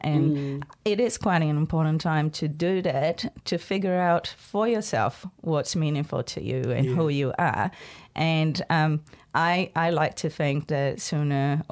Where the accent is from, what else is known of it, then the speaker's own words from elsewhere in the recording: India; now in New Zealand; I came from India to New Zealand, and it took me a long time, you know, getting to know the place and the country to find my own space here in New Zealand. But I think being part Indigenous, for myself, it's been a real good connection.